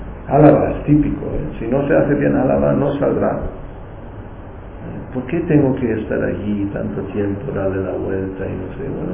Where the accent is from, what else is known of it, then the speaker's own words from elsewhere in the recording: Germany; Era como yo vine de Alemania, era todo muy pequeño.